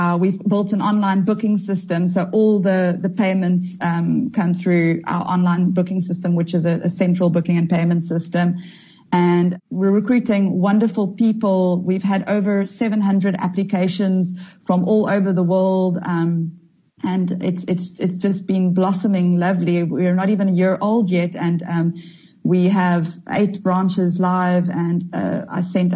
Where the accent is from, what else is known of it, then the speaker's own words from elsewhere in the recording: Durban, KwaZulu-Natal, South Africa; I was raised in Durban from early days. We were raised to really think out of the box.